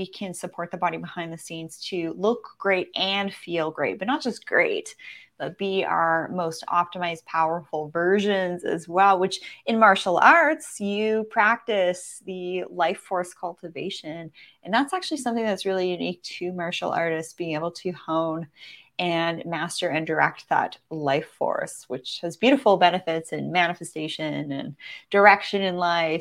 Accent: British Columbia, Canada; we're actually both from the southwest coast of Canada. David's from Vancouver. I'm from Vancouver Island.

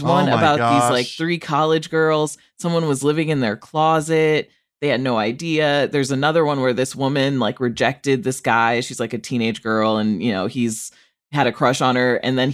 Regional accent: Rockford, Illinois, United States; It's set in my hometown, Rockford, Illinois, and they get the details right.

